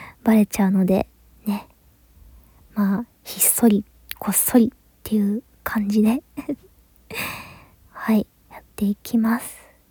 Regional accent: Kansai, Japan; moved away; 関西では結構生まれ育ったんですけど、その後にね引っ越してって感じで

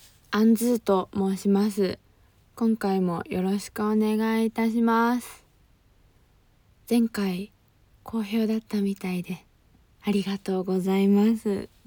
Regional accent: Fukuoka, Japan; 私福岡県出身でございます。もうちょっとこう方言を出しつつ喋ったりもしてみたいんですけど、福岡の方言ってなんというかタメ口なんですよね。

